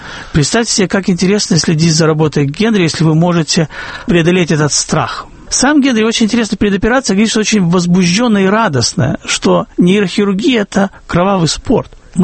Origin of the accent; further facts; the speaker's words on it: Kyiv, Ukraine; в Киев, мой родной город